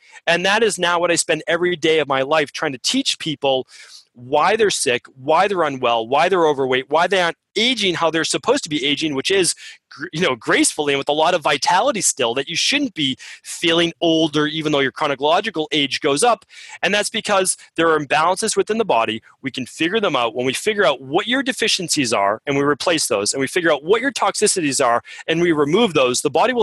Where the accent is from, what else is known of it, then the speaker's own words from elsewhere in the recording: Medford, Massachusetts, United States; I grew up in Medford, Massachusetts.